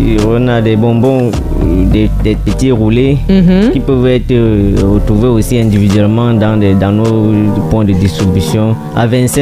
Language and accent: French; Kekem, West, Cameroon; born there; Bon, déjà, c'est mon village natal.